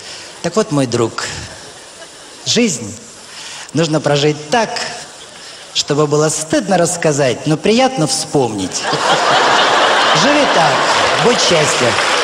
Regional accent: Siberia, Russia; also born or lived in Ukraine; Я родился в Украине, вырос в Сибири.

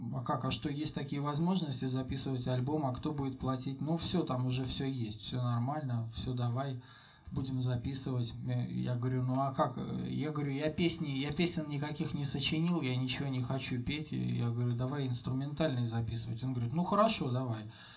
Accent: Saint Petersburg, Russia; А я сам из Петербурга

